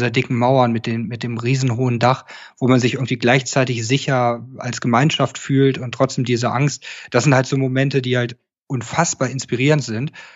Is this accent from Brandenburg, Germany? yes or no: no; Goslar, Lower Saxony, Germany; born there; Ich bin in Goslar geboren, das ist eine Kleinstadt, die auch eine Kaiserpfalz hat, noch Teile der Stadtmauern sind noch da, da ist der Harz in der Nähe